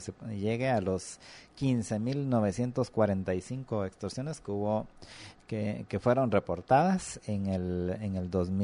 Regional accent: Retalhuleu, Guatemala; En Retaluleu, allá en mi tierra, es donde está el 73 casos.

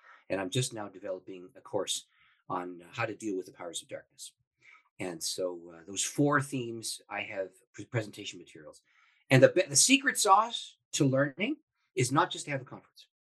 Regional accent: Canada; I'm Canadian.

